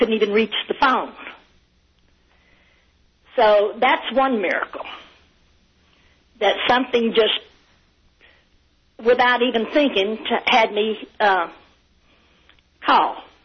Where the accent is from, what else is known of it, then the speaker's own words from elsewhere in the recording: Arkadelphia, Arkansas, United States; Well, originally out from Arkadelphia, out in the country from Arkadelphia.